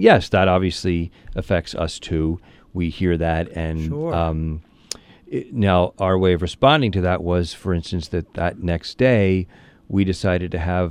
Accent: Pennsylvania, United States; I grew up in Mayfair, which isn't that far.

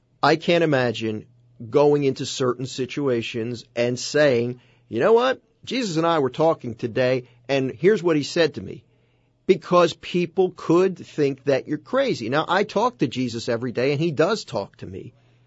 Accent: Philadelphia, Pennsylvania, United States; Growing up in the Philadelphia area, I mentioned that I was a pretty lukewarm Catholic.

